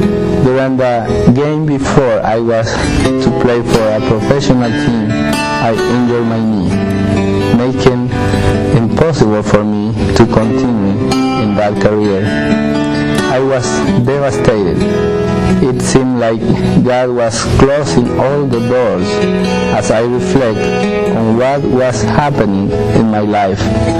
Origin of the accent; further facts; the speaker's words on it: Santa Cruz, Bolivia; I was born in Santa Cruz, Bolivia, where I grew up in a Christian home.